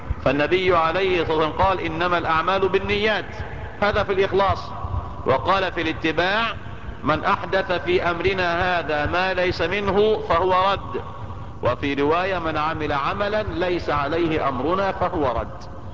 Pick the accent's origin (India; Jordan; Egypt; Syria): Egypt; Tanta, Gharbia; من بلدتنا، أعني بلدتنا طنطا وليست الشين